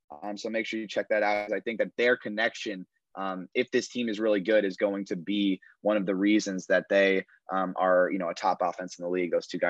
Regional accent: New York, United States; covering the Giants and growing up around New York, you know, you just know what supremely talented defensive line can get you.

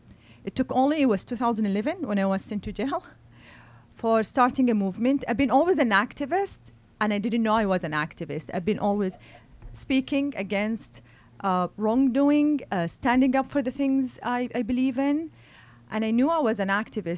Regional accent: Saudi Arabia; And growing up in Saudi Arabia, I grew up in ultra-conservative society where women are not allowed to leave the house.

